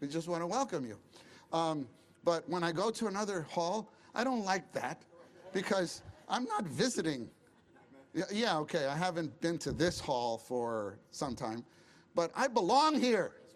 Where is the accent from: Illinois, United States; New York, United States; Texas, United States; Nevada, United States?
New York, United States; Brooklyn; And there in Brooklyn. I was born in Brooklyn.